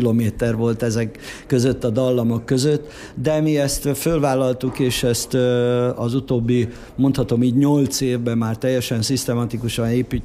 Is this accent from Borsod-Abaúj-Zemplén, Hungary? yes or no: yes; Homrogd, Borsod-Abaúj-Zemplén, Hungary; és hát Homrogdon voltunk, tehát én már oda születtem, ott nevelkedtem